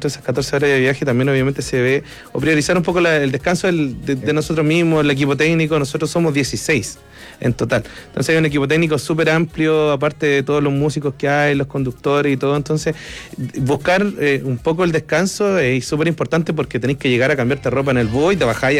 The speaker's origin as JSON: {"language": "Spanish", "town": "Punta Arenas", "region": "Magallanes", "country": "Chile", "said": "yo me vine de Punta Arenas por el grupo."}